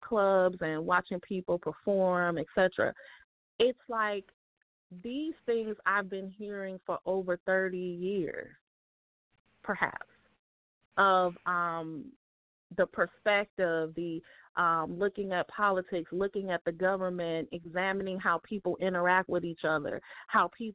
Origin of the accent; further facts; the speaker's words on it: Chicago, Illinois, United States; moved away; Cities, definitely Chicago because that's my hometown.